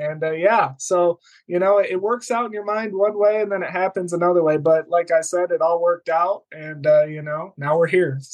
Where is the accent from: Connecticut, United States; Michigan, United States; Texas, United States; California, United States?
Michigan, United States; Obviously, I'm from Michigan, big Lions fan, and I was always just excited.